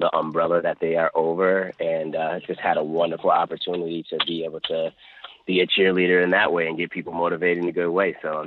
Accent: Buffalo, New York, United States; Grew up on the west side of Buffalo on Norwood Avenue.

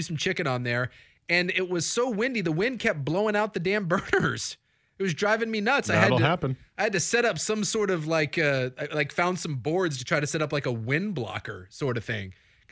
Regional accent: Florida, United States; We grew up in Florida

